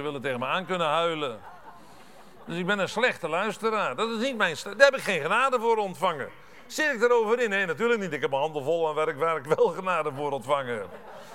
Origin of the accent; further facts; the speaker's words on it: Netherlands; ik ben een Hollander en half Hollands en half Gelders. Dat zei ik gisteravond geloof ik al, hè. Maar Saksen, ik ben dus voor de helft een Saks